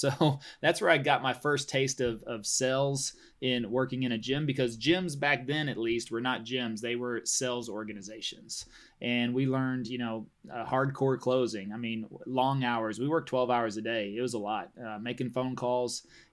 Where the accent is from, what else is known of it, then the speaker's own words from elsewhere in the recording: Stephenville, Texas, United States; I grew up in Stephenville, Texas, about 2 hours south of Dallas.